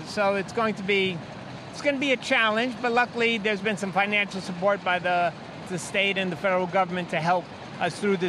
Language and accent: English; New York City, New York, United States; Yeah. Well, I'm a New Yorker, born and raised. I love Times Square.